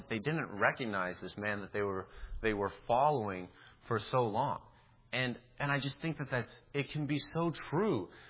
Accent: Dallas, Texas, United States; I'm from the Dallas area, so please don't hurt me if you're a Saints fan

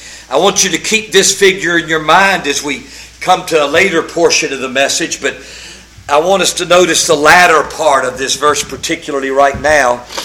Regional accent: North Carolina, United States; Now, I'm from North Carolina, as many of you know, and Andy Griffith was from North Carolina.

